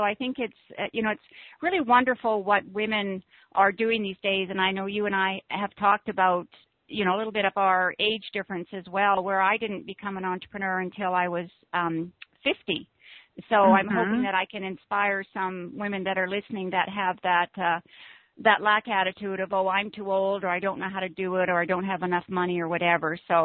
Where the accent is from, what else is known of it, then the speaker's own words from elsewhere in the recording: Canada; I drove from the States back to Canada because I'm Canadian.